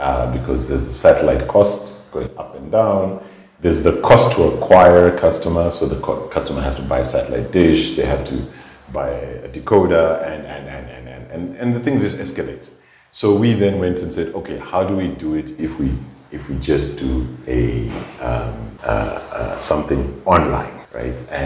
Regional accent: Zimbabwe; also born or lived in South Africa; I'm from Zimbabwe, right? And had been living in South Africa for quite a bit.

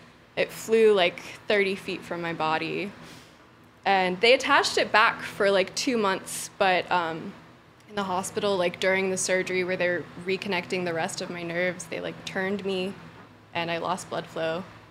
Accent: East Coast, United States; also born or lived in Washington, D.C.; now in San Diego, United States; My stepdad was in the military, and I was born in DC, and I just moved around the East Coast until like 2 years ago.

